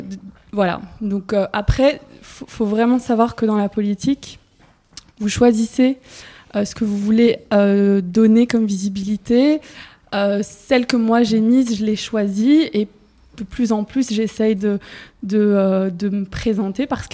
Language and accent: French; Charleroi, Wallonia, Belgium; moi, je viens de Charleroi